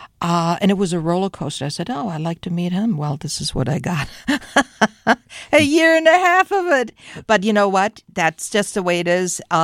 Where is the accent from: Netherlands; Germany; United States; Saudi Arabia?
Germany; accent: German; English is a second language; I said, I don't want to sound like with a German accent. I hated it, right? So I really worked on my accent